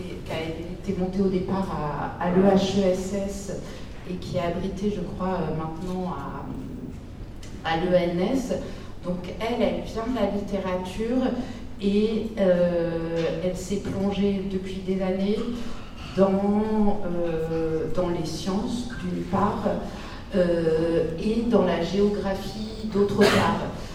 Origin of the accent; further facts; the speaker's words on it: France; On est français, on se refait pas.